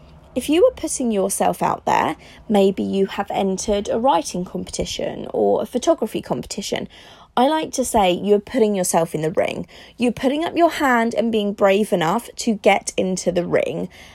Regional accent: Italy; now in England; Now, I grew up in Italy.

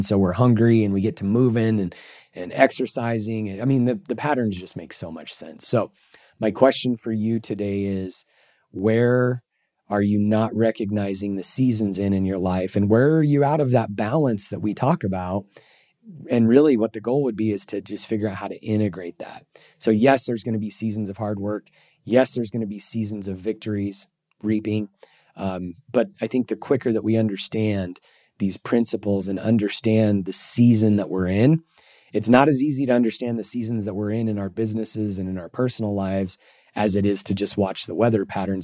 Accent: Idaho, United States; In fact, I grew up in Idaho and you know, the potato farms everywhere.

